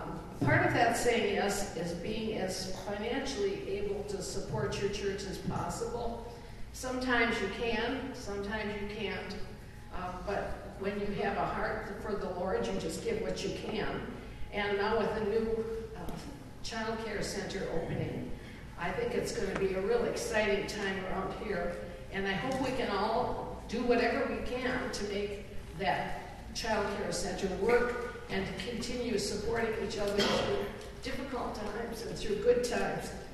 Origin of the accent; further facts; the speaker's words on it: Duluth, Minnesota, United States; I've been born and raised in Duluth all my life and was raised in the Lester Park United Methodist Church and was married there